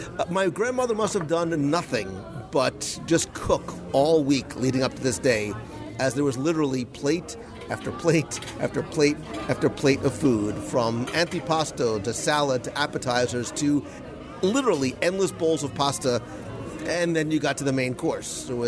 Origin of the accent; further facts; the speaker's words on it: Northeast, United States; sometimes it's hard, especially when we come from the Northeast, because of, I blame the water, to get really good pasta and good bread and good sauces.